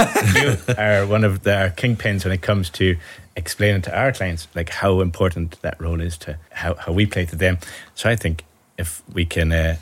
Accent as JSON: {"language": "English", "country": "Ireland", "said": "I'm from Ireland"}